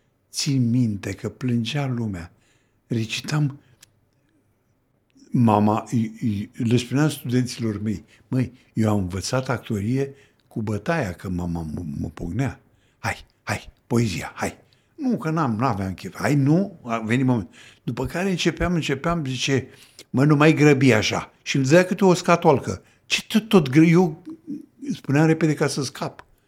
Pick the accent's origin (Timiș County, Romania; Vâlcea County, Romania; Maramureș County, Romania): Vâlcea County, Romania; Călimănești; când eram în liceu, venea o mașină de la Pitești, după dialog la distanță, mă remarcasem, eram recitatorul din Călimănești